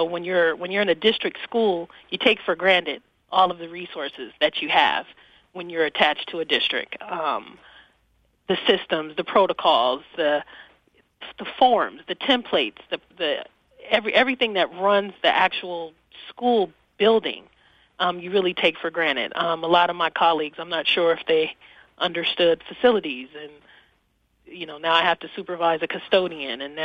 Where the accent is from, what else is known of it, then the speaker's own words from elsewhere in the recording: Oakland, California, United States; I grew up in Oakland, California. I actually went to a school in the suburb.